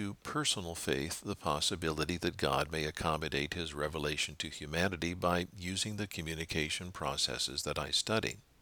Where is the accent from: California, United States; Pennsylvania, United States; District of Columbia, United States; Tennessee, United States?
District of Columbia, United States; Washington; I grew up in Washington, D.C. during the Cold War. After college, I spent a decade in publications management with Washington-based national nonprofits.